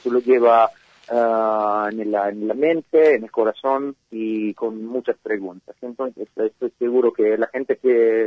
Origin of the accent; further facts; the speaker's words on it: Italy; Spanish is a second language; yo soy el único italiano, se siente el acento, pero soy el único italiano y todo